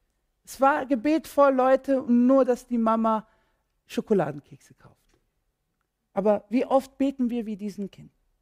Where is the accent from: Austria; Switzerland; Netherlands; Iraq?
Iraq; German is a second language; now in Germany; Also ich bin ja Iraker